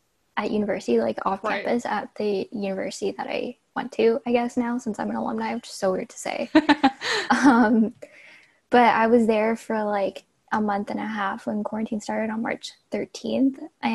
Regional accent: Canada; I'm a Canadian. I live up in Toronto, in the suburbs around Toronto

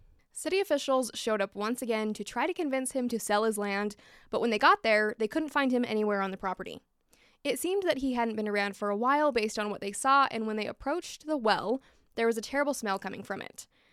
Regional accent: Utah, United States; Up next is my home state, Utah. My fellow Utah babes will probably not be surprised that I chose to talk about Skinwalker Ranch for Utah's spooky story.

